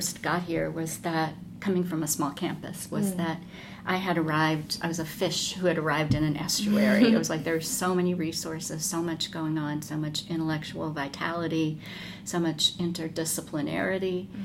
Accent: Alexandria, Virginia, United States; I grew up in Alexandria, Virginia.

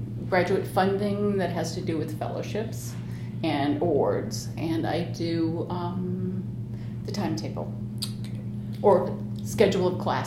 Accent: Battle Creek, Michigan, United States; born there; I was born in Battle Creek, Michigan, at Percy Jones General Hospital

